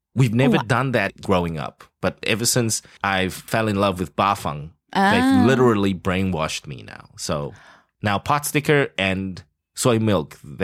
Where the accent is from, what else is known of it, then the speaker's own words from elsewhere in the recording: South Africa; Growing up in South Africa, you know, the only vegetable, the only Western vegetable you see are pumpkins and cabbage all day long.